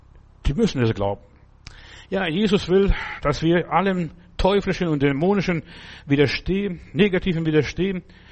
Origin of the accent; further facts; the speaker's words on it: Bavaria, Germany; Bei uns im Bayerischen Wald, auf unserem Grundstück